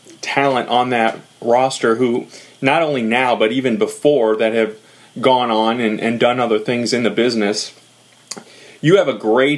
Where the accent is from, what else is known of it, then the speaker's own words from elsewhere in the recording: St. Louis, Missouri, United States; emanating from St. Louis, Missouri, my hometown, by the way.